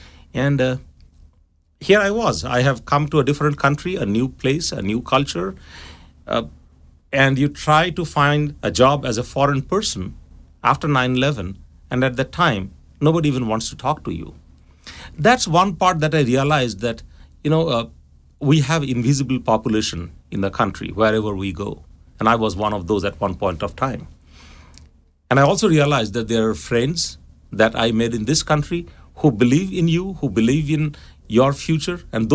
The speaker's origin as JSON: {"language": "English", "country": "India", "tie": "born or raised there", "also_born_or_lived": "Calcutta", "said": "I was born in India. I grew up there. My first half of education also was in India. I did my bachelor's degree in physics from Calcutta. It's an eastern Indian city. Then worked in India for about, 15 years"}